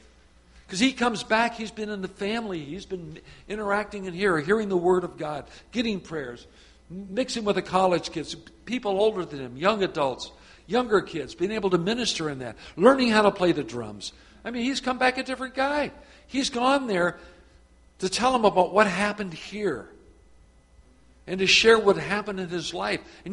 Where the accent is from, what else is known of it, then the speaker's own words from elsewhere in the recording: California, United States; I'm from Southern California. Who wants to go there?